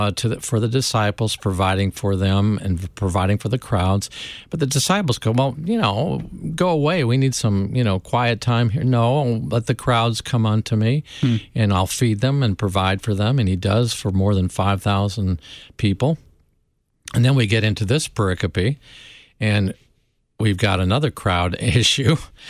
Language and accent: English; United States; I grew up on Lake Michigan, by the way, so I love talking about water and boats and so forth.